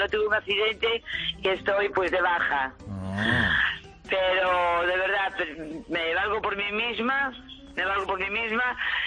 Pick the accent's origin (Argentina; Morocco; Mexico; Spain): Spain; A Coruña, Galicia; aquí en Coruña, yo soy de Coruña, de verdad